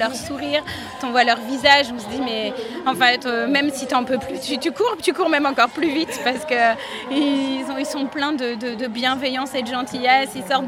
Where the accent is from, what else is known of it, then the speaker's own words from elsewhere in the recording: Brittany, France; On est du Morbihan